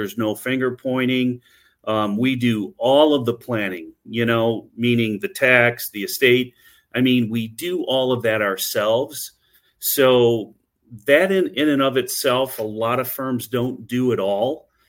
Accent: Michigan, United States; now in Southwest Florida, United States; I've lived in Southwest Florida for 6 years now, and I'm originally from Michigan.

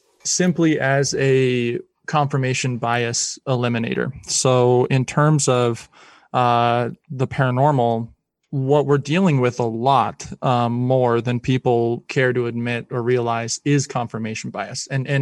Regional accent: Colorado, United States; born and raised in Colorado, worked at the Stanley Hotel, was kind of one of their main paranormal people for about 7 years, high school and college age

